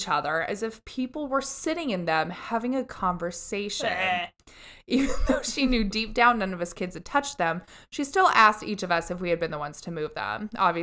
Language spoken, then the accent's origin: English; Indiana, United States; Don't blame us. We're just from Indiana.